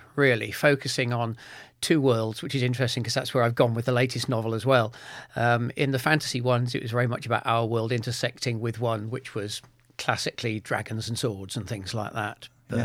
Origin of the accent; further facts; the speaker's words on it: Bristol, South West England, United Kingdom; I grew up in Henley's